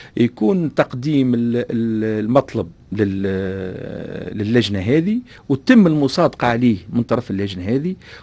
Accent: Tunisia; نحن نفتقر لها في بلادنا تونس

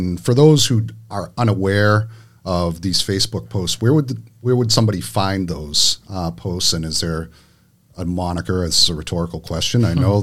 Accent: Middleborough, Massachusetts, United States; I've been in town majority of my life. I was born and raised in Middleborough. Left for a period when I joined the Marine Corps and also when I worked as a government contractor, but found my way back to Middleborough.

